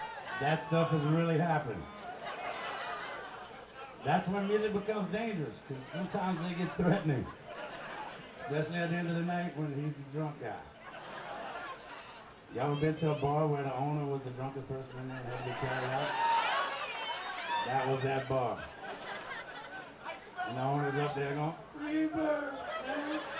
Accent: the South, United States; I'm from the South, South.

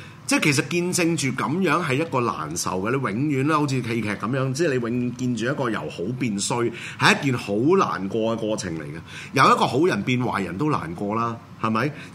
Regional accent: Hong Kong; 呢、這个地方系我哋家乡嚟噶嘛？点解我哋走啊？

